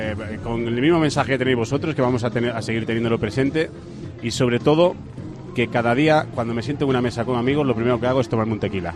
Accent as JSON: {"language": "Spanish", "region": "Galicia", "country": "Spain", "said": "como gallego"}